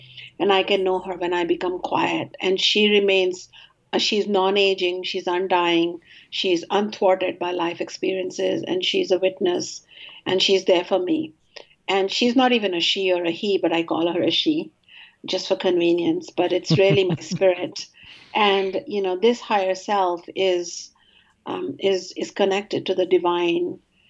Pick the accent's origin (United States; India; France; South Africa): India; I am so-and-so … I am from India